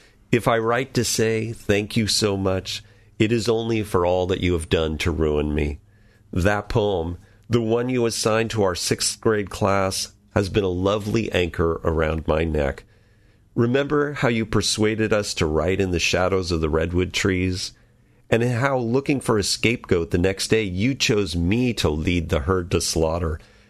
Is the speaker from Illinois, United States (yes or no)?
no; California, United States; Well, I grew up in Marin, so I had been across the bridge